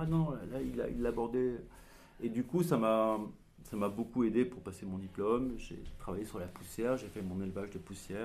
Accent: Clermont-Ferrand, Auvergne-Rhône-Alpes, France; Moi, je suis originaire de Clermont-Ferrand

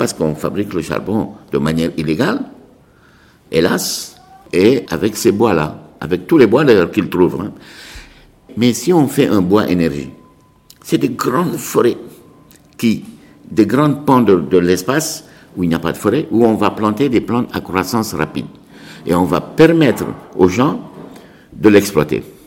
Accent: Senegal; dont deux essentielles chez nous au Sénégal

